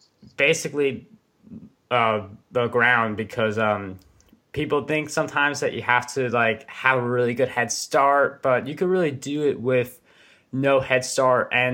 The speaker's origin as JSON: {"language": "English", "region": "New York", "country": "United States", "said": "like I'm a New Yorker"}